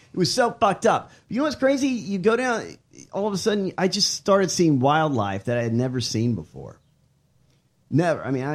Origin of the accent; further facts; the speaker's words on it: the South, United States; Because I grew up in the South